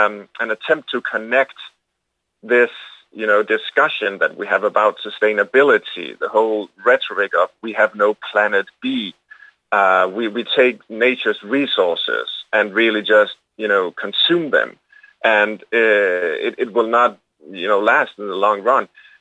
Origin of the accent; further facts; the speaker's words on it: Denmark; I'm sorry to say this, but I come from Denmark, you know, we pay really high taxes